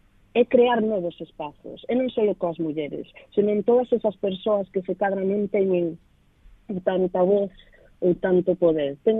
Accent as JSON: {"language": "Galician", "country": "United Kingdom", "also_born_or_lived": "Spain", "said": "porque son tanto inglesa como española"}